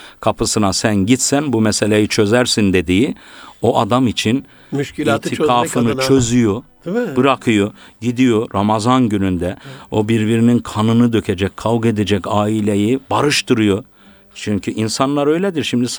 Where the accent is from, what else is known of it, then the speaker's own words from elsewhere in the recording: Tokat, Turkey; memleketim Tokat'ta ya.